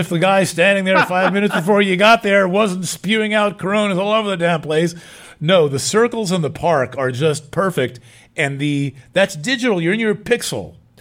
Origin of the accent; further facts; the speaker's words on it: New York, United States; I'm from New York where we like bash into each other and totally friendly conversation.